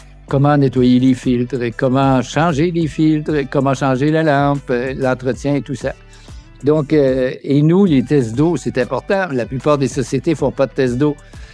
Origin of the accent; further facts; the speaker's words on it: Quebec, Canada; now in Marie-Galante, France; Moi, je suis basé à Marie-Galante. Même si je suis Québécois, ça fait 30 ans que je suis aux Antilles.